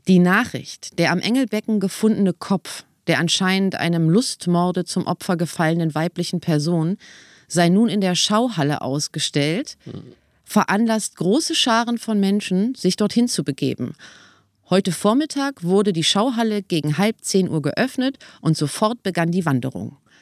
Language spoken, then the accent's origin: German; Berlin, Germany; born there; als gebürtige Berlinerin